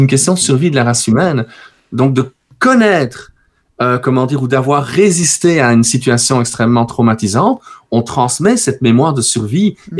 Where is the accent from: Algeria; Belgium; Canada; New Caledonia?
Belgium; Liège, Wallonia; Je suis originaire de Liège, qui est la première ville sur le chemin des Allemands quand ils ont décidé d'attaquer la France et l'Angleterre, aussi bien en 1914 qu'en 1940. Donc, ma ville natale